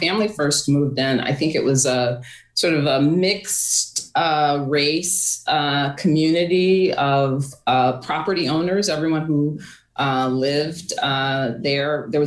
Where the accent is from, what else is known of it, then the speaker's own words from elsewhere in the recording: Waterbury, Connecticut, United States; I actually grew up in the north end of Waterbury, which is where I would say a large portion of the African American community lives.